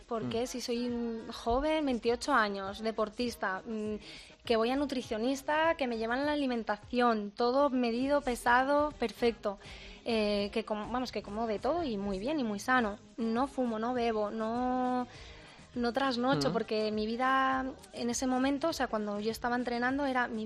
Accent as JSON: {"language": "Spanish", "town": "Madrid", "region": "Community of Madrid", "country": "Spain", "said": "Yo soy de Madrid, pero tengo familia asturiana, en Gijón."}